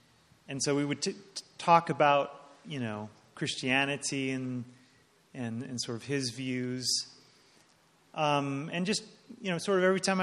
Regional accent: United States; You know, I'm American, and we like to end on a positive note.

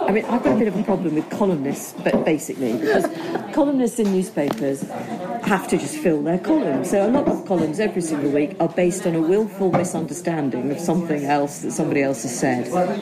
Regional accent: Liverpool, North West England, United Kingdom; I come from Liverpool. My mum and dad were clerical workers.

